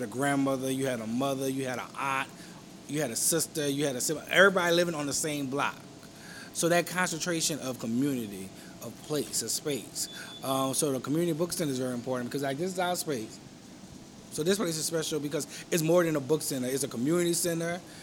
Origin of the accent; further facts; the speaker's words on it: New Orleans, Louisiana, United States; I'm from New Orleans, like all my people.